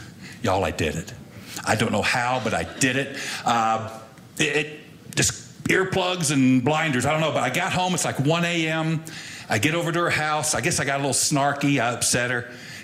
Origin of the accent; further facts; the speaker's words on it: Atlanta, Georgia, United States; Well, I'm from Atlanta, so it's not always easy.